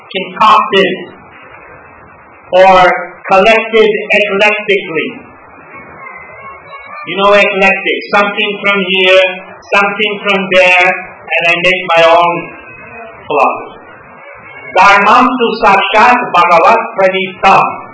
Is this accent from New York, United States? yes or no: yes; New York, United States; I'm a skeptic. I'm from New York. I'm not simply going to accept because on some sentimental basis.